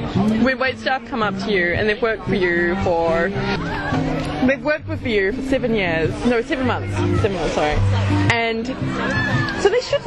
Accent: New Zealand; as a New Zealander, and you must find this as an Australian, you've grown up in a culture where you don't tip.

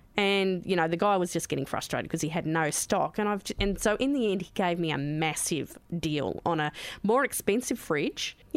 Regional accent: England, United Kingdom; Because I'm quite white, right? So feta cheese colour white because I'm English.

